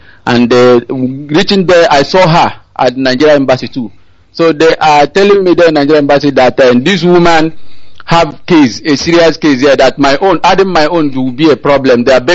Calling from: Senegal; I'm calling from Senegal, sir.

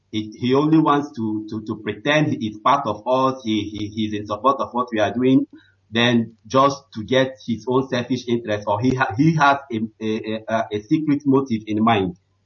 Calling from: Nigeria; from calling from Austria.

